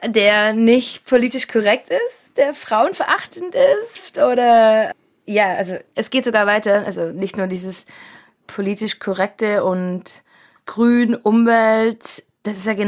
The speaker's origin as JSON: {"language": "German", "country": "Germany", "said": "Genau, dann dachte ich noch ein bisschen an Berlin, obwohl ich nicht sicher war, weil ich bin ja als Deutsche, Berlin wäre vielleicht auch ein Rückschritt geworden."}